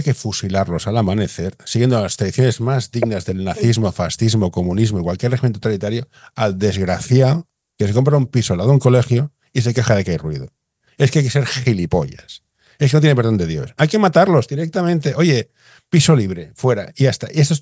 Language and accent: Spanish; Barcelona, Catalonia, Spain; yo soy del Carmelo, ¿eh? Aquí la renta es la que es.